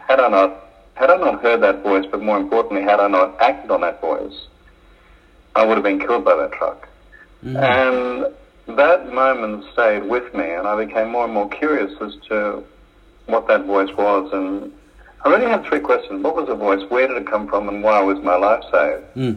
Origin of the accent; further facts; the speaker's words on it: Brisbane, Queensland, Australia; Yeah, well, I grew up in Brisbane.